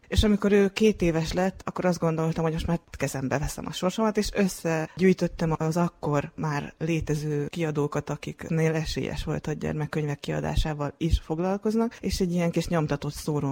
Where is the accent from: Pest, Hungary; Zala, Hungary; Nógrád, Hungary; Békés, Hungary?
Pest, Hungary; Pilisborosjenő; amikor Pilisboros Jenőn töltöttem a gyerekkoromat